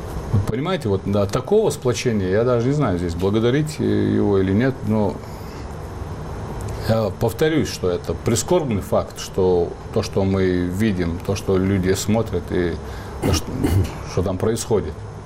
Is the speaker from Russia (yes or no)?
yes; Ingushetia, Russia